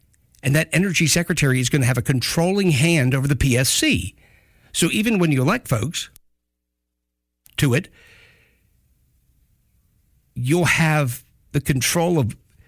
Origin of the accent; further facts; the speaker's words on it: United States; I'm American. We come from Ireland, but I'm American.